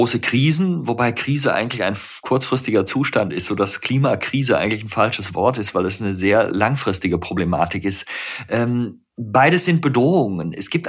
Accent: North Rhine-Westphalia, Germany; born there; also ich bin ja Rheinländer, ich bin im Rheinland geboren

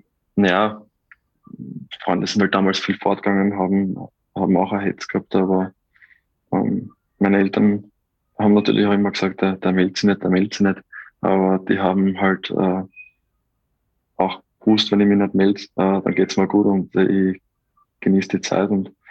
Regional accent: Austria

